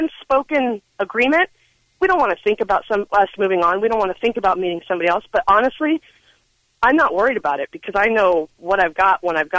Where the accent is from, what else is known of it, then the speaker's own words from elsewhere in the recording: Riverside, California, United States; We're punk rockers from Riverside, man.